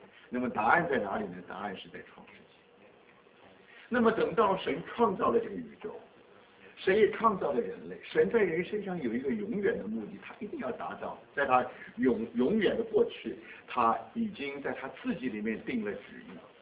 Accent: China; 比方说我们中国人有一句这个上海

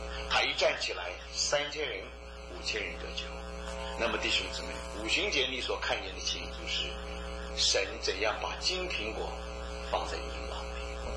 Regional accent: China; 你知道我们中国人的字啊，也是一样，就像希伯来文一样，一点一画不能废去的。

